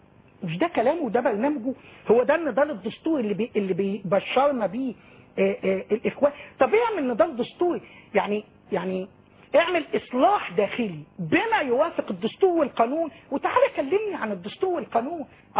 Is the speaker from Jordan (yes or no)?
no; Egypt; إذا كان هناك من تدعمهم عندنا في مصر